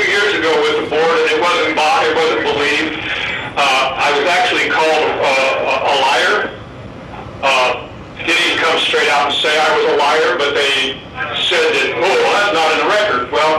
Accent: Arizona, United States; I grew up in Yavapai County

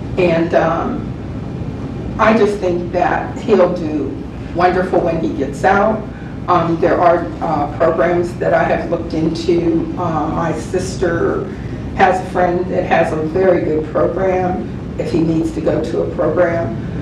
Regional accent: Ohio, United States; And I'm from Ohio, I saw the National Guard shoot down the kids that were protesting the Vietnam War

